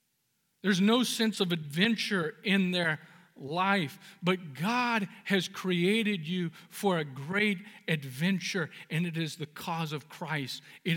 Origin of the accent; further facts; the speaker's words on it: California, United States; now in Huntington Beach, United States; Now, I come from the Central Valley, and 90 degrees is a nice, cool spring day, you know.